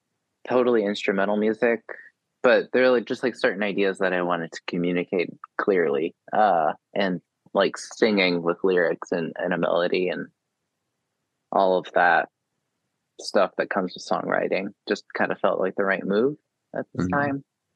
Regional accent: San Antonio, Texas, United States; So it's a little bit different than I'm from Texas in San Antonio, and then I've lived in different neighborhoods outside of that.

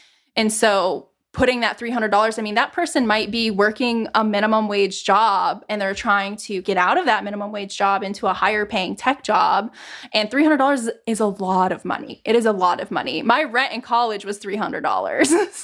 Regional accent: Ohio, United States; I'm from Ohio. So the Ohio slander thing is kind of funny

